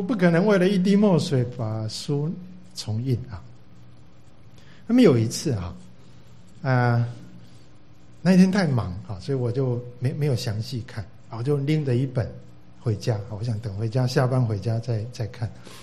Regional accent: Taiwan; 我来自台湾，台湾校园书坊出版社的总编辑。

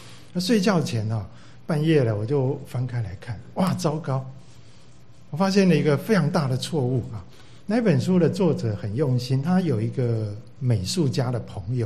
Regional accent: Taiwan; 我来自台湾，台湾校园书坊出版社的总编辑。

